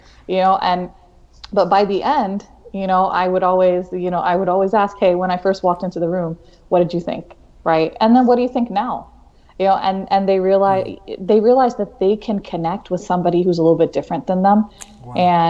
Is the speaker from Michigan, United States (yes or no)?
no; New York, United States; I'm originally from New York. I went to Brooklyn College.